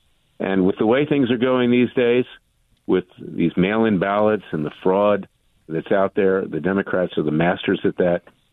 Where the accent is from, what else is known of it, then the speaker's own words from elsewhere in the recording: Philadelphia, Pennsylvania, United States; I had an Uncle Eddie many years ago in Philadelphia. I'm from Philadelphia as well.